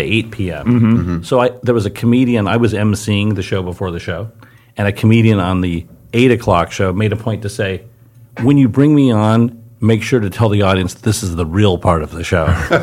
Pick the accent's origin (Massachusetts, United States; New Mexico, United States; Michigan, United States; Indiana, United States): Indiana, United States; I'm from Indiana.